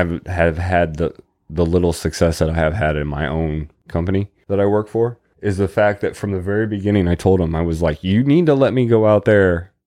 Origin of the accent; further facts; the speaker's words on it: Huntington, United States; growing up in Huntington, and I say growing up, this is after coming back